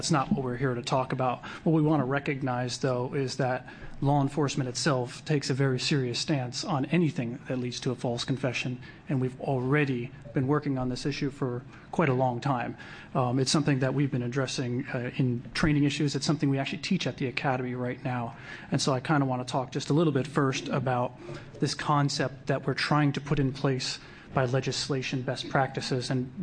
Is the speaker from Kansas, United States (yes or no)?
no; New Jersey, United States; also born or lived in Tennessee / Arizona; I grew up in New Jersey. I spent about 5 years in the military in the South Tennessee area, so I understand those.